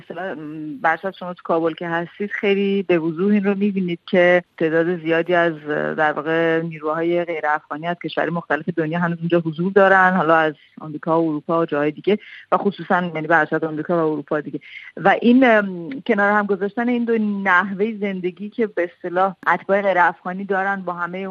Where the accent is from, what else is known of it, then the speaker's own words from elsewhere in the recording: Iran; برای من به عنوان یه ایرانی که خب باز فرهنگم نزدیکتر به اونها هست